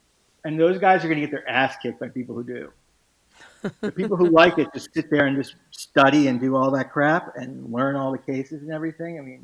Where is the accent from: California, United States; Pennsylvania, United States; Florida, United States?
Florida, United States; Miami; I played in Miami, growing up in Miami, and then I was playing junior varsity.